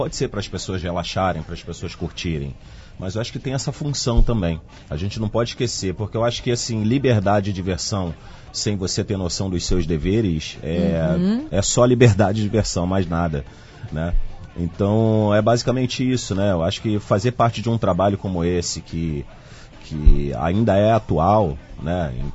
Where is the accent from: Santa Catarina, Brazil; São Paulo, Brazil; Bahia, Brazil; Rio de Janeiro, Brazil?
Rio de Janeiro, Brazil; eu cresci numa comunidade, eu sou morador de favela, cresci na Vila Kennedy, zona oeste do Rio de Janeiro.